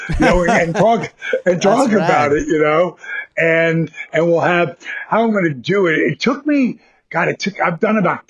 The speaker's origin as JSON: {"language": "English", "town": "Point Pleasant", "region": "New Jersey", "country": "United States", "said": "Like I went to a buddy's mine house for 4th of July and we're both from Point Pleasant, New Jersey."}